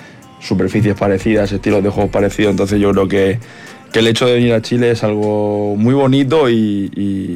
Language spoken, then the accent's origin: Spanish; Spain; tanto nosotros como españoles